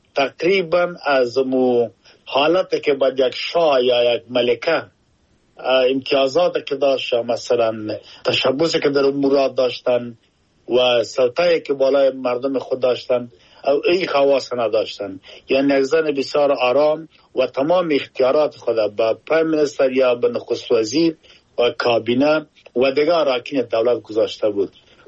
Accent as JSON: {"language": "Persian", "country": "Afghanistan", "moved": "yes", "lives_now": "United Kingdom", "said": "ما افغان هستم در انگلستان زندگی می کنم، این که خود ما افغان هستم مسلمان هستم، کلتور و فرنگ خود دارم جدا"}